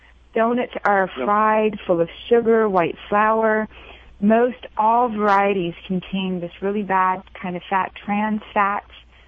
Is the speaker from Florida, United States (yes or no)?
no; New Orleans, Louisiana, United States; As a foodie growing up, I grew up in mostly in New Orleans.